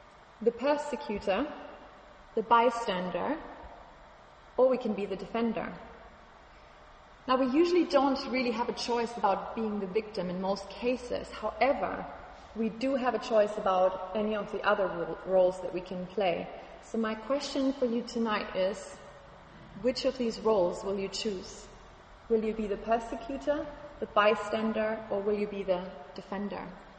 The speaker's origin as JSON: {"language": "English", "country": "Germany", "second_language": "English", "said": "because I'm from Germany originally, and the Nazi regime originated from my country."}